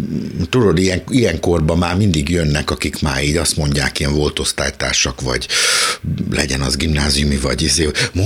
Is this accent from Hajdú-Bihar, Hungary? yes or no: no; Mezőcsát, Borsod-Abaúj-Zemplén, Hungary; Nekem nagyon jót tett, hogy Mezőcsáton egy kisvárosban vagy nagyközség, mindig a határán billegett, egy rendkívül jó ilyen kis értelmiségi környezetben